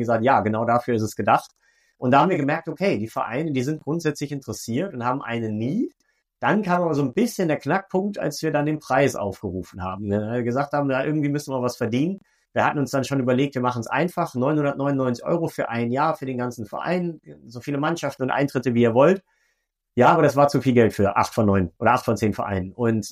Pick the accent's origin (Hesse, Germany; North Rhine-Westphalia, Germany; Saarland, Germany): North Rhine-Westphalia, Germany; Velbert; born there; Ich komme gebürtig aus Velbert, das ist in NRW zwischen Wuppertal und Essen. Eine kleine 80.000 Seelenstadt, die keiner kennt, weil das Ruhrgebiet halt einfach so dominiert.